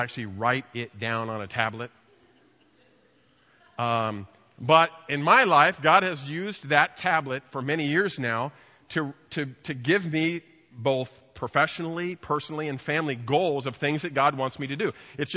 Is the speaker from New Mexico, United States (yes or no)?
no; Fresno, California, United States; I mean, I'm from Fresno, so whatever.